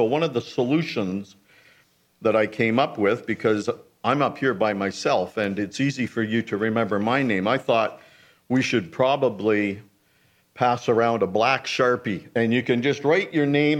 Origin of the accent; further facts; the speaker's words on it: North Bay, Ontario, Canada; I'm from North Bay, and I'm busy.